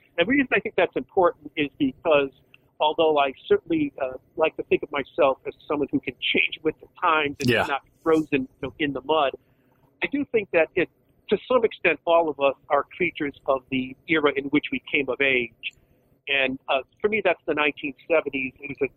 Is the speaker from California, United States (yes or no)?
no; Connecticut, United States; now in Rochester, United States; I'm originally from Connecticut, but I now live in Rochester, New York.